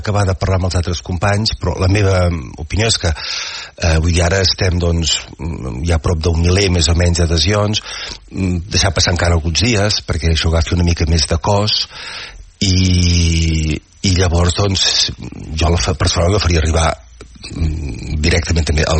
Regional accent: Catalonia, Spain; com a catalans que estimem Catalunya

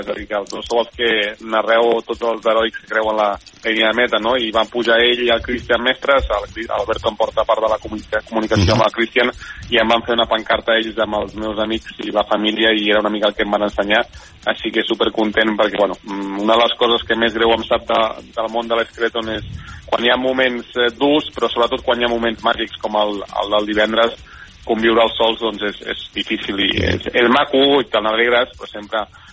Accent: Barcelona, Catalonia, Spain; born there; also born or lived in Terrassa; la meva mare estava treballant a Terrassa, em va parir, diguéssim, a Barcelona, és a dir, que tècnicament a Barcelona, quan vaig sortir a l'hospital vam tornar a Terrassa. Vam estar 16 o 17 anys al cap d'uns mesos de venir a Manresa, llavors es pot dir que sóc fill de Manresa

